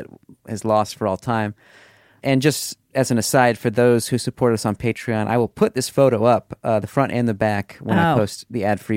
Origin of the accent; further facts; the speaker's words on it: Missouri, United States; So last year, my sister moved into the house that we grew up in Missouri.